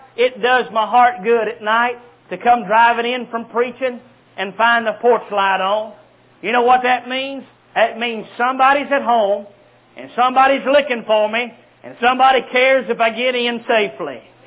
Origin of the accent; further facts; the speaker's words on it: North Carolina, United States; There's one at Raleigh, North Carolina, my home state.